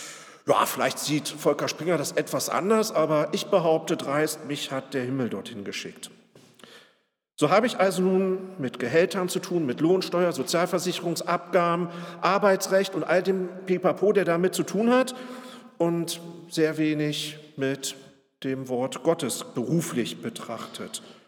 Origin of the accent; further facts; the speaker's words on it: Braunschweig, Lower Saxony, Germany; moved away as an adult; Auch ich bin in der Friedenskirche in Braunschweig groß geworden und in der Stadt vor über 50 Jahren geboren. Allerdings habe ich Braunschweig schon 1992 verlassen